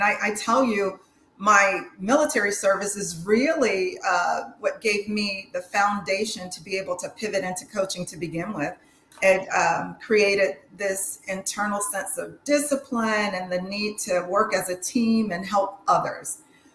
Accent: Atlanta, Georgia, United States; I am from Atlanta, an Atlanta native, and I served in the United States Air Force as my first, very first career move.

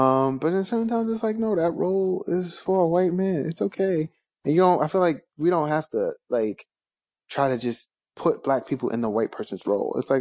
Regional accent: New York, United States; It's just, like, by default because I'm from New York.

